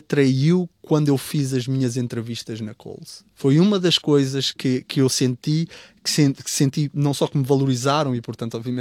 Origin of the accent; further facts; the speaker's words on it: Portugal; now in Australia; muitos de nós portugueses e eventualmente todas as comunidades imigrantes pelo mundo sentirão, que ao ter um sotaque diferente, imediatamente nós anunciamos que não somos australianos